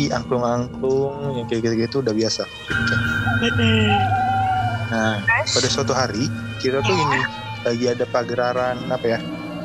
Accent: West Java, Indonesia; Kan kebetulan aku tuh orang Sunda

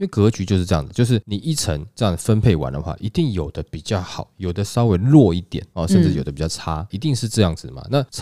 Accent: Taiwan; 你看嘛，我们台湾人都一样

